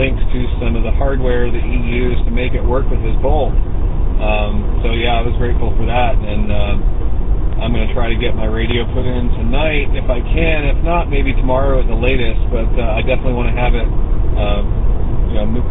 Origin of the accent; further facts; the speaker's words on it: New York, United States; But, yeah, I'm originally from New York. I got my license when I was living in New Paltz, which is about an hour and a half north of New York City.